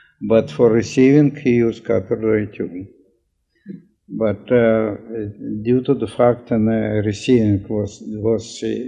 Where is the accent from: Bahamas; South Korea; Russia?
Russia; moved away as an adult; also born or lived in France; now in United States; when I come here from Russia in 1918.